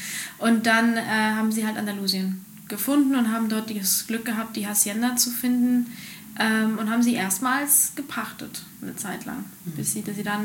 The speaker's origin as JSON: {"language": "German", "country": "Germany", "tie": "born there", "also_born_or_lived": "Spain", "said": "Ich bin geboren in Deutschland und zwar, weil meine Mutter, wir haben zwar schon in Spanien gelebt, also meine Eltern haben in Spanien gelebt, mein Bruder auch schon."}